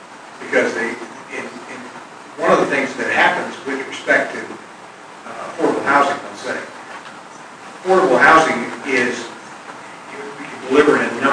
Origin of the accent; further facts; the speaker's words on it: Virginia, United States; I grew up in Fairfax County, and when Fairfax County, when I was a little kid... There were cows right in our backyard